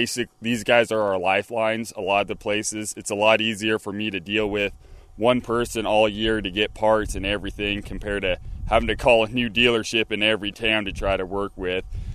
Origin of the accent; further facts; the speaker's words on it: Hemingford, Nebraska, United States; I'm originally from Hemmingford, Nebraska, in the Panhandle.